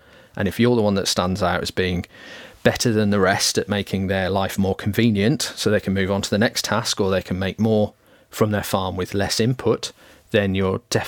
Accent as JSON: {"language": "English", "town": "Wolverhampton", "region": "West Midlands", "country": "United Kingdom", "tie": "born or raised there", "said": "my dad was an engineer and I was brought up in Wolverhampton."}